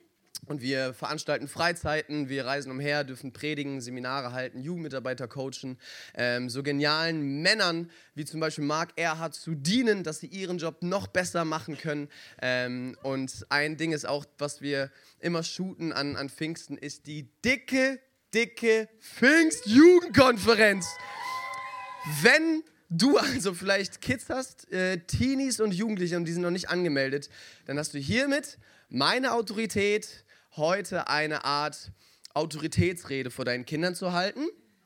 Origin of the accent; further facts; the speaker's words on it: Cologne, North Rhine-Westphalia, Germany; Ich komme aus Köln, aus dem wunderschönen Köln. Genau, bin verheiratet seit 1,5 Jahren mit Madeleine, mit meiner Frau. Wohnen wir auch jetzt zusammen in Köln seit jetzt ungefähr 1,5 Jahren.